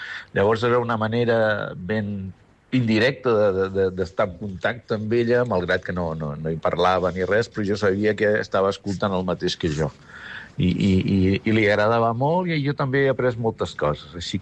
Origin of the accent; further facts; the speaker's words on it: Sabadell, Catalonia, Spain; now in Santiago, Chile; Soc un sabadellenc que viu a Santiago de Xile